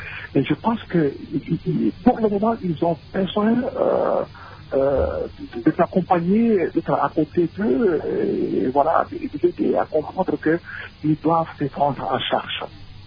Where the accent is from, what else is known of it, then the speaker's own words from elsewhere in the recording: Kasaï, DR Congo; Et moi-même aussi, je suis originaire du Kassai.